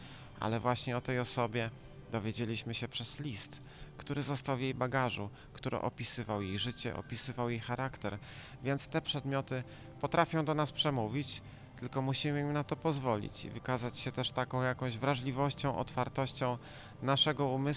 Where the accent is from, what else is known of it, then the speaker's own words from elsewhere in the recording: Wrocław, Lower Silesian Voivodeship, Poland; również będąc rodowitym wrocławianinem